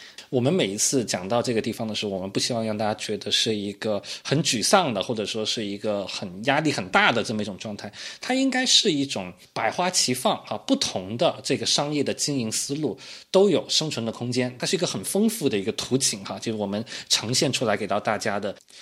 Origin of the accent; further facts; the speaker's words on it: China; 你看我们中国人，我们就是讲究效率，我们就做什么事情都要快